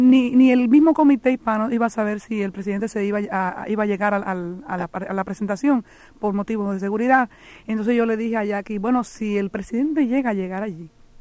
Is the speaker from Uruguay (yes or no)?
no; Dominican Republic; para nosotros como dominicanas que somos, es un motivo doble de orgullo